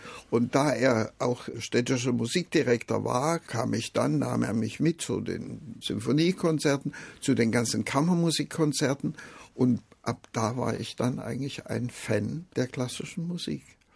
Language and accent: German; Jena, Thuringia, Germany; also born or lived in Gera; kleinen Dorf bei Gera geboren, aber das war dann, weil mein Vater zu Zeiss eine Anstellung bekam, sind wir nach Jena gezogen und dann habe ich also in Jena dann auch meine Schulzeit gehabt.